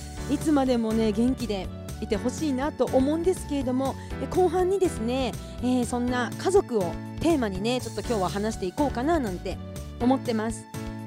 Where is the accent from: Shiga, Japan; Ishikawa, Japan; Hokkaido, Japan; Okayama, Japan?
Hokkaido, Japan; Kushiro; の地元北海道釧路